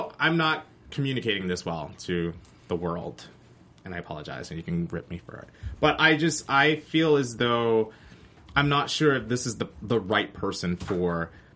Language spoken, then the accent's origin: English; the South, United States; because I grew up in the South, and I have a lot of Facebook friends from the South